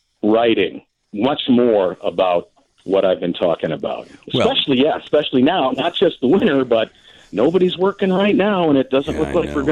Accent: Naperville, Illinois, United States; I mean, when I moved here in 1986, I grew up in Naperville.

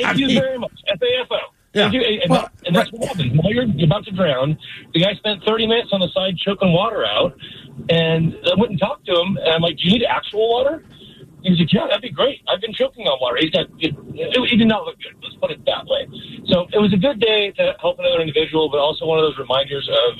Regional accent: San Diego, California, United States; Now, mind you, I grew up in San Diego, a surfer, a water polo player, a lifeguard.

